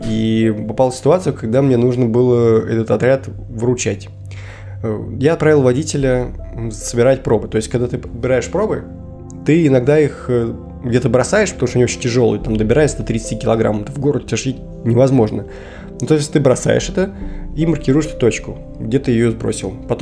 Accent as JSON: {"language": "Russian", "region": "Moscow", "country": "Russia", "said": "Я москвич, вот, и это на самом деле как клеймо, можно сказать, такое негативное. То есть, я городской, я даже на даче в детстве жить не любил летом."}